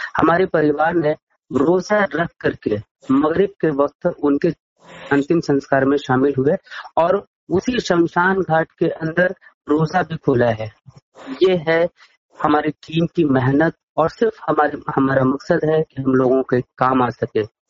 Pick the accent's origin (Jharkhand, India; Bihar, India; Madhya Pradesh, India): Bihar, India; हमारा बिहार तो वैसे भी बहुत पिछड़ा है और मैं जिस जिला से आता हूँ वो हमारे नीतीश कुमार का गृह जिला है।